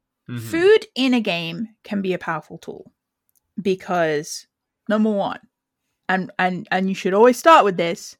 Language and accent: English; England, United Kingdom; Because I am English. And that's not to say I've never had ratatouille. That's just that my cultural mindset is roast dinner.